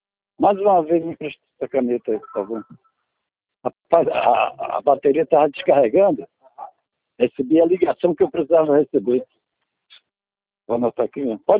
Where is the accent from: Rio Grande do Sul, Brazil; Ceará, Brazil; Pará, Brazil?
Ceará, Brazil; Crateús; born there; Eu nasci em Crateús, Ceará.